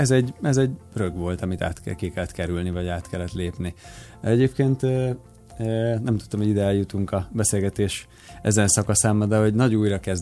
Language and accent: Hungarian; Nyírmada, Szabolcs-Szatmár-Bereg, Hungary; mivel egyébként nyírmadai vagyok, és Nyíregyháza környékén nőttem föl